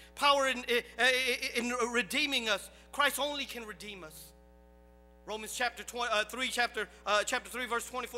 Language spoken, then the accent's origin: English; Massachusetts, United States; also born or lived in Cambodia; I'm from Massachusetts.